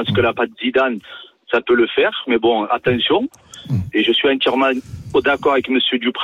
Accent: Avignon, Provence-Alpes-Côte d'Azur, France; Et moi, je suis d'Avignon.

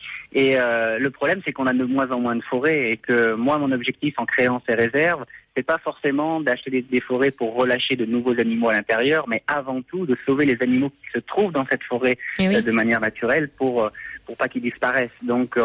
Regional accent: France; now in Indonesia; parce que je suis français

